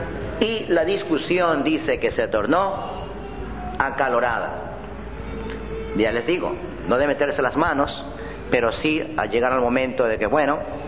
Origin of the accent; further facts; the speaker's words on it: Ecuador; A algunos le dirían, en mi país, en Ecuador, le dirían a alguien el sin camisa